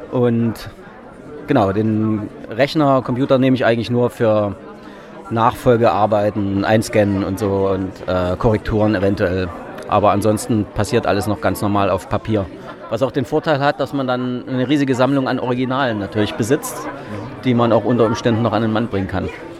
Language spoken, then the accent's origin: German; East Germany, Germany; Ich bin ja im Osten aufgewachsen